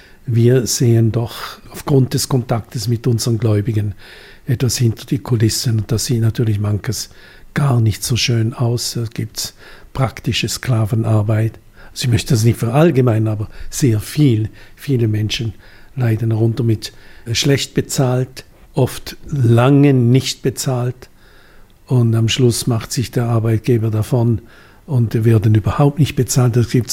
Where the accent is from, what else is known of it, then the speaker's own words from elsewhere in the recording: Thurgau, Switzerland; Ich bin im Thurgau aufgewachsen